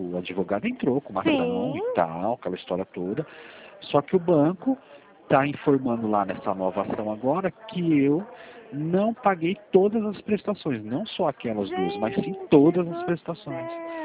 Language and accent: Portuguese; Araçatuba, São Paulo, Brazil; born there; Na realidade, eu nasci no interior de São Paulo também. Eu sou de Araçatuba.